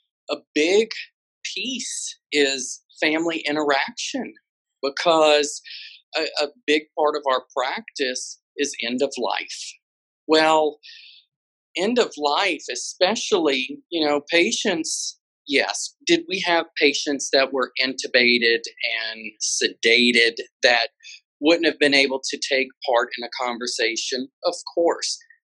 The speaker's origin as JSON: {"language": "English", "town": "Pensacola", "region": "Florida", "country": "United States", "tie": "born or raised there", "also_born_or_lived": "Iberia, Louisiana / Texas", "lives_now": "New Orleans, United States", "said": "I was born in Yiberia, Louisiana, and basically grew up in Pensacola, Florida, and basically kind of found myself up through Texas"}